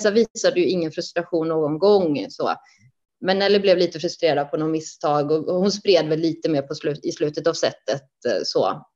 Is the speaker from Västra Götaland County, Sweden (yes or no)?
yes; Vänersborg, Västra Götaland County, Sweden; Jag är ju från Vänersborg, så att Lidköping var ju alltid vår den klubben vi åkte till under juniortiden.